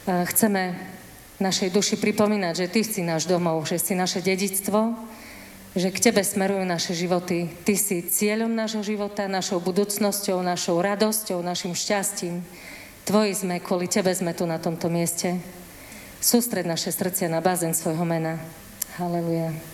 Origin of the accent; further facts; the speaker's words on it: eastern Slovakia, Slovakia; accent: East Slovak; chcem sa ospravedlniť za môj východňarský prízvuk tým, ktorí budú počúvať na západe napríklad